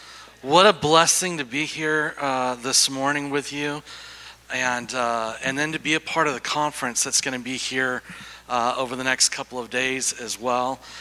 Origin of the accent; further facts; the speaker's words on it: Yakima, Washington, United States; born there; I was born in Yakima, Washington. Yeah, good things do come from Yakima.